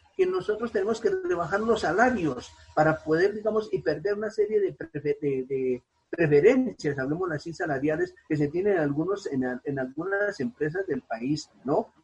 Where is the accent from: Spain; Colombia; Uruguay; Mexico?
Colombia; Uno como colombiano, como ciudadano del común, uno paga impuestos